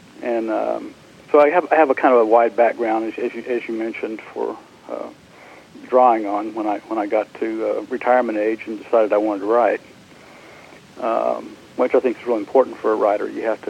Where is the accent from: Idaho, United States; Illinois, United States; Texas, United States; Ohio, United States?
Texas, United States; Basically, I'm from Texas. You can probably tell a little bit by the accent.